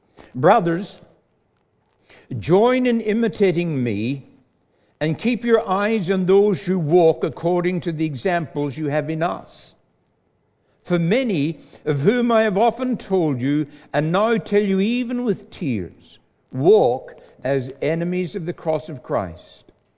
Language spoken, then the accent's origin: English; United Kingdom; now in Australia; I hold dual citizenship. I am a British subject, and then about 12 years ago, I became an Australian citizen.